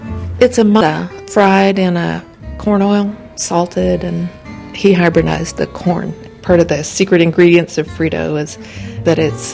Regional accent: Dallas, Texas, United States; I grew up here in Dallas

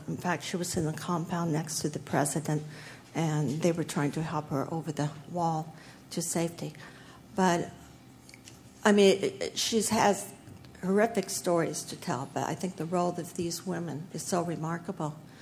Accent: Illinois, United States; she came from Baton Rouge, Louisiana, and I came from Western Illinois. I was the first white friend she really had, and she was my first African-American.

